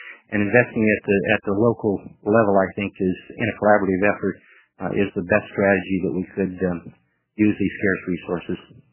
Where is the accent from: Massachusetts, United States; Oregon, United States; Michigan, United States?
Oregon, United States; I'm from Hood River County.